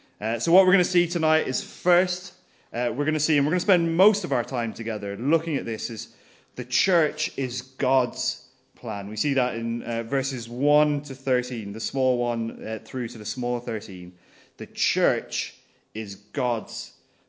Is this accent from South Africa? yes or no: no; Limerick, Munster, Ireland; I come from Limerick in Ireland